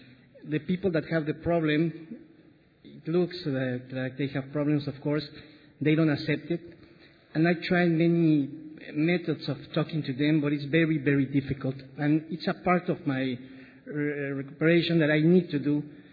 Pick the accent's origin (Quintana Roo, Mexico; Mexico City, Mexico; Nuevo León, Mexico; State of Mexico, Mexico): Quintana Roo, Mexico; Holbox; I'm from Holbox Island, Mexico.